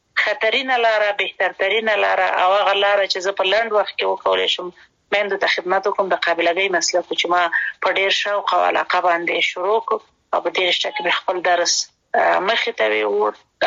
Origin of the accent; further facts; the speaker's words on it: Kabul, Afghanistan; also born or lived in Kunar Province; زه اصلا د کونړ ولایت یم او پیدایښت هم په خپل مملکت کې دی. لومړنۍ زده کړې مې، یعنی اول او دویم صنف مې د کونړ په ولایت کې لوستې دي. دریم صنف نه بیا کابل ته راغلی